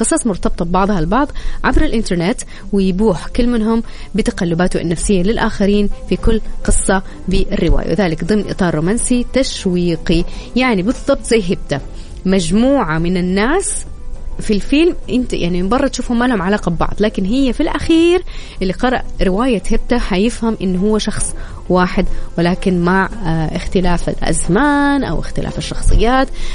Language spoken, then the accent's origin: Arabic; Taif, Makkah Province, Saudi Arabia; وأنا عاد بنت الطائف